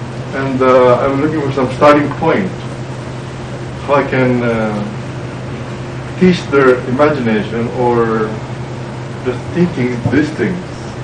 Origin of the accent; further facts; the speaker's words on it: Philippines; I'm from the Philippines